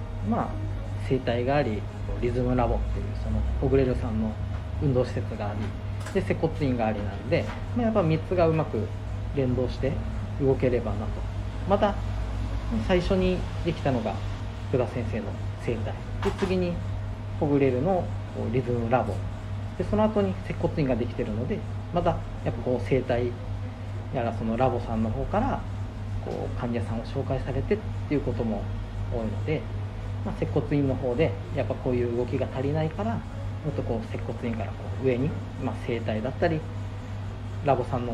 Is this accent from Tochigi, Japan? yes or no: yes; Utsunomiya, Tochigi, Japan; 自分も、まあ、宇都宮出身ですし